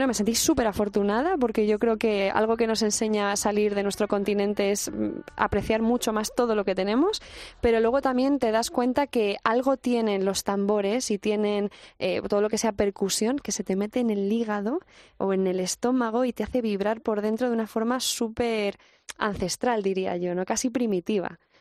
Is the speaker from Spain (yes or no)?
yes; Spain; la gente que venimos de España y la gente que vive allí en este campamento